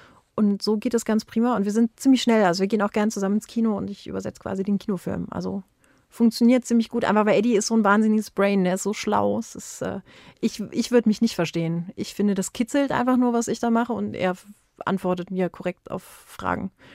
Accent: East Germany, Germany; Ich bin im Osten aufgewachsen und ich bin aufgewachsen mit vielen politischen Diskussionen und mit viel Zivilcourage

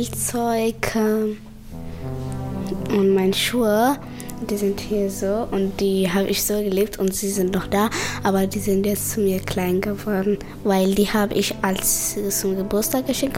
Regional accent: Eritrea; now in Halle, Germany; ich bin 10 Jahre alt, ich komme aus Eritrea und ich wohne in Halle-Saale-Neustadt.

